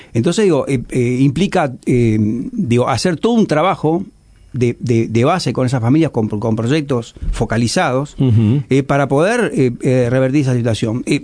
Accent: Uruguay; no nos debe conformar de todas formas como mismo uruguayos

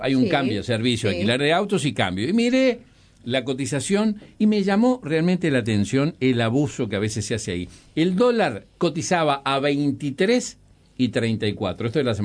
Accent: Uruguay; ¿Y cómo somos los uruguayos para recibir a los turistas?

